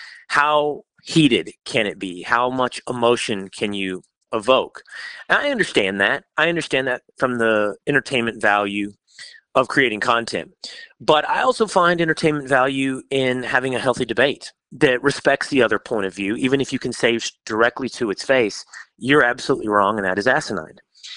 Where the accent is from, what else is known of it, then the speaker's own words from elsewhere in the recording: Sherman, Texas, United States; also born or lived in California / Montana; Born and raised in Sherman, Texas for the first 18 years of my life, moved back on several occasions after going to college in California and spending a few years pretending I was a ranch hand in Montana.